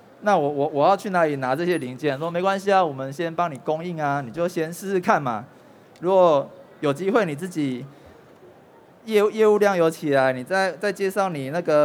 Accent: Nantou County, Taiwan; 然后就回到我们的家乡南投。

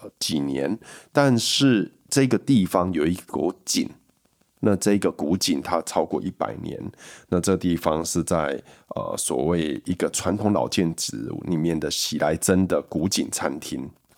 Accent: Kaohsiung, Taiwan; 我是高雄人，所以当我到台北来

